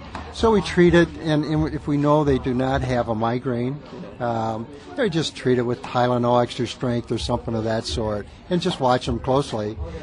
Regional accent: Muskegon, Michigan, United States; Well, when you grow up in Michigan, and we were up on the lake, Muskegon, Michigan

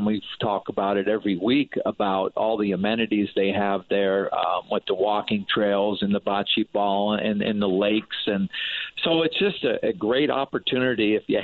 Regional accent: Connecticut, United States; growing up in Connecticut, we were always in the cool. I never wore shorts.

